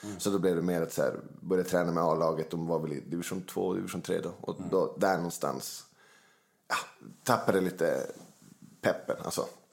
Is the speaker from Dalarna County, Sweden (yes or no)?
no; Luleå, Norrbotten County, Sweden; Ja, det ligger, alltså det är Härtsjön eller Luleås största bostadsområde, men det är väl liksom där vi växte upp, är väl typ en mil till stan kanske.